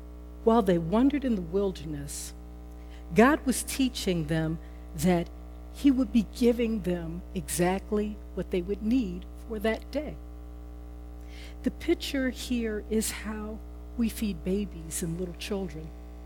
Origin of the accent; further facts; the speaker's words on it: United States; And so, you know, I'm American, and I'll admit to being a bit cynical sometimes.